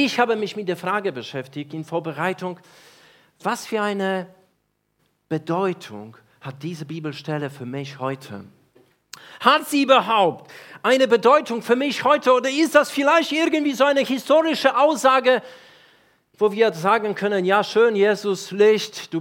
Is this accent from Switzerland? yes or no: no; Poland; now in Germany; Ich komme ursprünglich aus Polen, nicht aus der schönen Frankreich oder nicht aus der Schweiz, wie manche in Deutschland vermuten. 25 Jahre lebe ich hier schon in Deutschland, das ist über die Hälfte meines Lebens